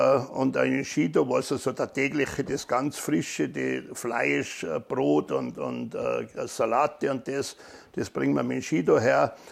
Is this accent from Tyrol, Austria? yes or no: yes; Brixen im Thale, Tyrol, Austria; Ich komme aus Brixen im Tale. Ich bin der 4. Sohn von einer Bauernfamilie